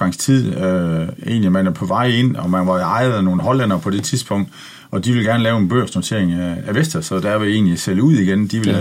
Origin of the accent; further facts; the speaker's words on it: Tarm, Central Denmark Region, Denmark; Hvor jeg er født i 1970 og er opvokset på en gård og flytter til Tarm og kommer i skole i Tarm og kommer videre derfra.